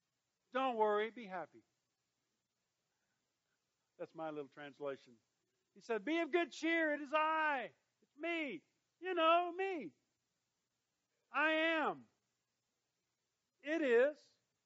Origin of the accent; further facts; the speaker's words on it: Kentucky, United States; where I grew up in Kentucky, that big old Kentucky River that runs down through there, Cumberland River